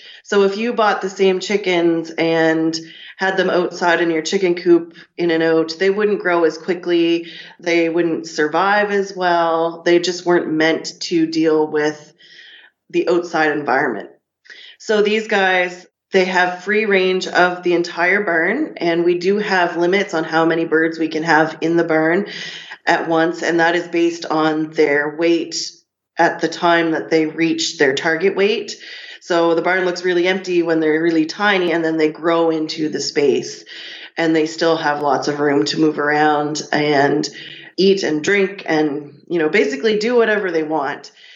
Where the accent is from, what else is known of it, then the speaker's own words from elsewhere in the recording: Nova Scotia, Canada; I'm from the Annapolis Valley, Nova Scotia. I grew up here, so I didn't go too far from where I grew up. I grew up on a beef farm